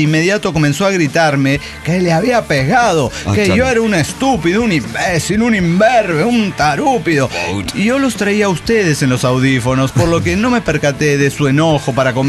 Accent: Orocovis, Puerto Rico; Mi pueblo, Orocovis, queda en el mismo centro de la isla de Puerto Rico.

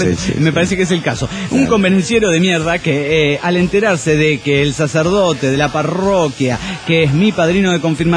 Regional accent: Mexico City, Mexico; Soy la carismática del DF mexicano.

